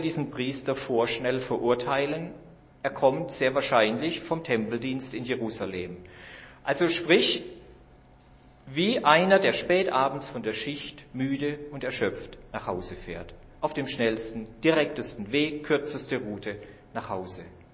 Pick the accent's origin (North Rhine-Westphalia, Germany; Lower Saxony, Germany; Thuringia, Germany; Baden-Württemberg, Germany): Baden-Württemberg, Germany; Gechingen; Wir Christen in Deutenbach und Stein und Nürnberg und Gechingen, wo ich herkomme, wir machen den Unterschied.